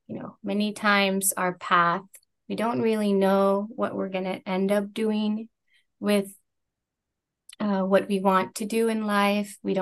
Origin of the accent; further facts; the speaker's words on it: southern Mexico, Mexico; also born or lived in Sonora; My family is originally from southern Mexico. We are a migrant family. And so in the 90s, my father and my family, we migrated north to Sonora.